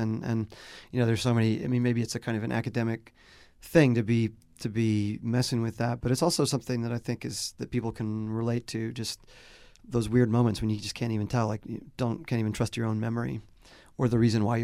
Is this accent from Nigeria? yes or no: no; Long Island, New York, United States; also born or lived in Western Massachusetts; I was born there, and I grew up on Long Island mostly, and then moved back to Western Mass, and I've lived in other places since then